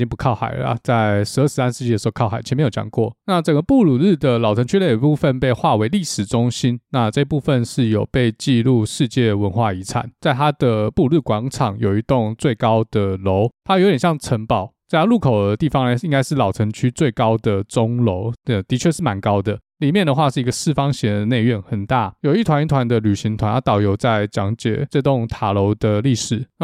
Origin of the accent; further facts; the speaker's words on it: Seattle, Washington, United States; 这种雨对我们西雅图人来说嘞，就是穿一件夹克就够了